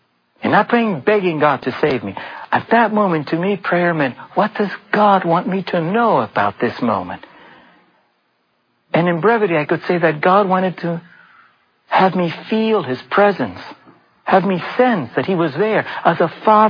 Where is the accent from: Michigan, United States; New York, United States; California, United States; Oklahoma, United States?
California, United States; Los Angeles; I grew up right in the Hollywood neighborhood. And I was only 14 years old.